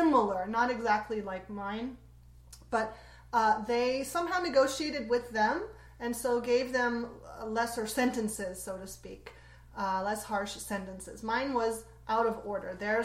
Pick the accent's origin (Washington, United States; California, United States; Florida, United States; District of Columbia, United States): California, United States; Los Angeles; I'm from LA.